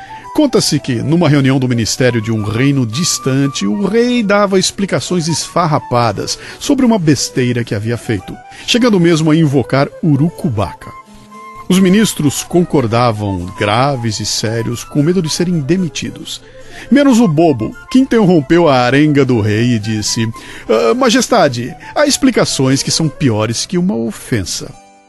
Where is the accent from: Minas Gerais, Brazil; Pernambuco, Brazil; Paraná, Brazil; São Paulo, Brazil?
Minas Gerais, Brazil; me lembrei com saudade da minha infância em Minas.